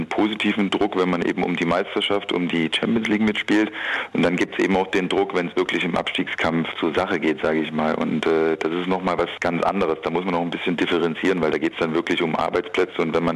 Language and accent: German; Erfurt, Thuringia, Germany; aus meiner Heimatstadt Erfurt